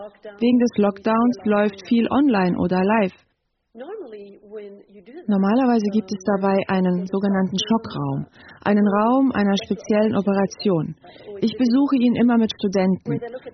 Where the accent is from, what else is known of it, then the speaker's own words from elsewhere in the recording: Switzerland; was mich als Schweizer Bürgerin absolut schockiert